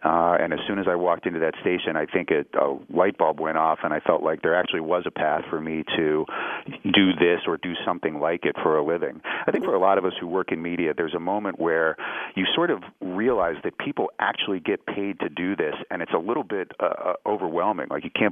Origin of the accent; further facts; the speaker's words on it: Pittsburgh, Pennsylvania, United States; You know, when I grew up in Pittsburgh, I grew up very much in the center city. You know, it was an urban environment, which I appreciated a lot. I loved having a city childhood